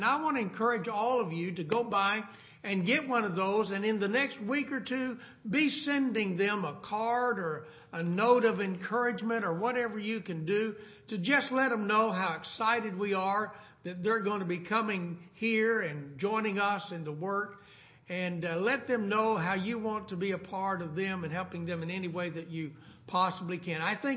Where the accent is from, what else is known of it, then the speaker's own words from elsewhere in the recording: Augusta, Kansas, United States; I called Brother Ryan Rising, who is he's an attorney up in Augusta, Kansas, my hometown.